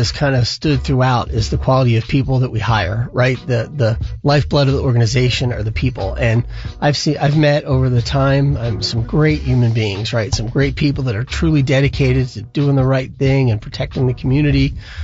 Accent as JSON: {"language": "English", "town": "Philadelphia", "region": "Pennsylvania", "country": "United States", "tie": "born or raised there", "said": "Yeah, no, I grew up outside of Philadelphia"}